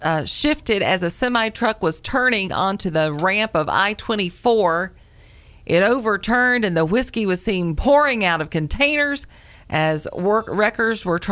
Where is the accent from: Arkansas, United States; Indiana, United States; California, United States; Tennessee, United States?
Tennessee, United States; Oh, it took place in my home state.